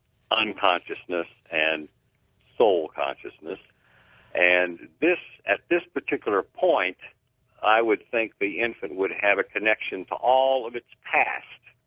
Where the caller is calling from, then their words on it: Kansas City, Missouri, United States; from Kansas City.